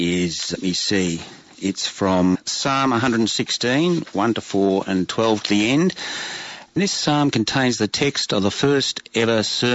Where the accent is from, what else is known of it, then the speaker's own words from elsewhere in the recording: Victoria, Australia; And our first song is from Victoria, my home state.